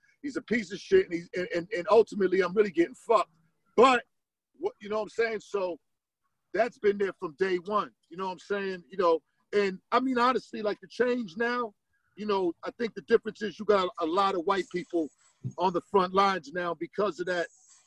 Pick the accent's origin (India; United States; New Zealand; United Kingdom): United States; Boston, Massachusetts; You know, I grew up in Boston where, you know, my father ran with a bunch of Italians and Irish guys, gangsters, mafia.